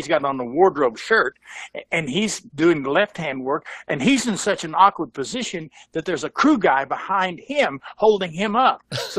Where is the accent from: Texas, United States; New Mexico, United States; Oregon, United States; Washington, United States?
New Mexico, United States; Portales; where I grew up in New Mexico, in Portales, was 19 miles north of me, in the late 50s and early 60s.